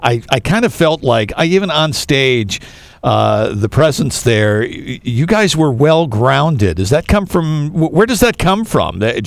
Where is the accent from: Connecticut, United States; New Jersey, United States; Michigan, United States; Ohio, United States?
Ohio, United States; I mean, I'm from Ohio, and I've been in Ohio almost my whole life.